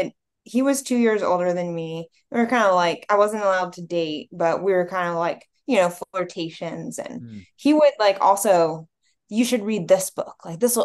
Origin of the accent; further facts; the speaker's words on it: Virginia, United States; I'm not a regular whole perfect native because I'm growing up in Virginia.